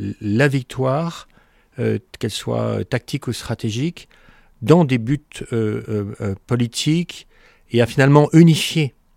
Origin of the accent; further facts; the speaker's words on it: Algeria; born there; Moi, je suis né en Algérie. Mon père était à ce moment-là officier parachutiste.